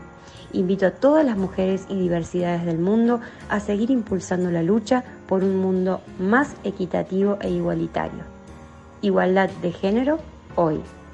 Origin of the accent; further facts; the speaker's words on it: Argentina; Soy de Argentina